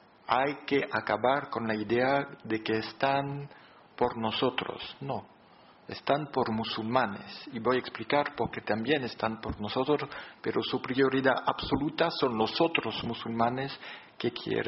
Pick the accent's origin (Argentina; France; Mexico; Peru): France; tengo que saludar como francés